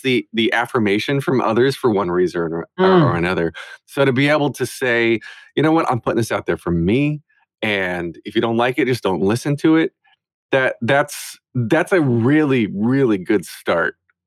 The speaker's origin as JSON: {"language": "English", "region": "North Carolina", "country": "United States", "tie": "born or raised there", "said": "I can relate to growing up in the South. I grew up in a tiny little town in North Carolina."}